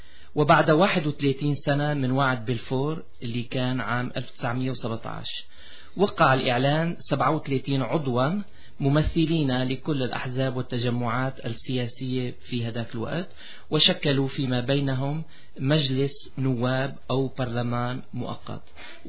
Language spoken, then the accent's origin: Arabic; Syria; وهو طبعا الحال في بلدنا سوريا